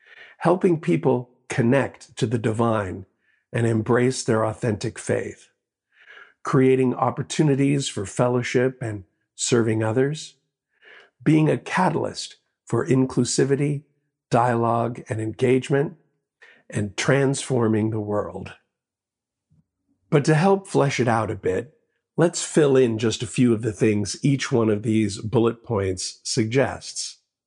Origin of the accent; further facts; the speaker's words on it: United States; But as an American, I expect things to be easy.